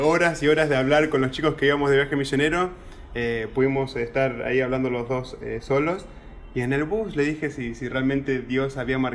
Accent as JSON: {"language": "Spanish", "country": "Argentina", "tie": "born or raised there", "also_born_or_lived": "Paraguay", "said": "tengo 27 años, yo nací en Paraguay, pero estoy viviendo en Argentina, viví toda mi vida en Argentina y ahora acá de visita al Perú."}